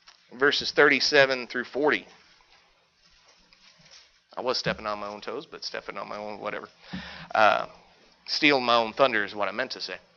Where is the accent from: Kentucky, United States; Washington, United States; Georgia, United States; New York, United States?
Kentucky, United States; I'm from Kentucky, so we say weird things.